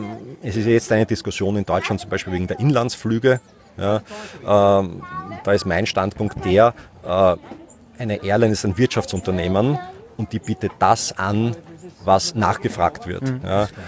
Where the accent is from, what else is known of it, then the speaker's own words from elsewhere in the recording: Schwechat, Lower Austria, Austria; In Schwechat.